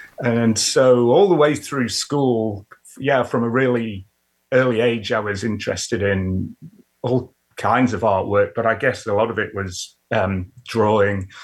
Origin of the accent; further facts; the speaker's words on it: Sheffield, Yorkshire and the Humber, United Kingdom; So I was born in Sheffield, England, which is in the north in County of Yorkshire.